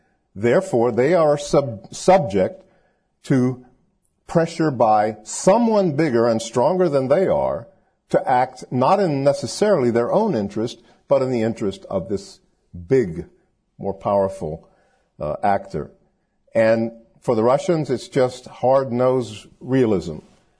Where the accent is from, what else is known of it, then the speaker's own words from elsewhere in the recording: United States; But as an American, I don't think an ally of the United States